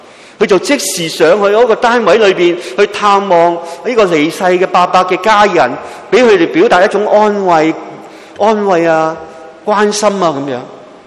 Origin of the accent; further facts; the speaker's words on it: Hong Kong; 同样今日我哋香港人好多移民到去外国嘅时候，人生路不熟